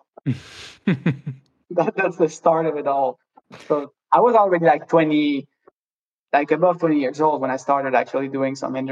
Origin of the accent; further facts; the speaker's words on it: Quebec, Canada; also born or lived in Switzerland; Yeah, I think, well, I'm born in Switzerland, but I grew up in Quebec. I think I was 3 years old when we moved.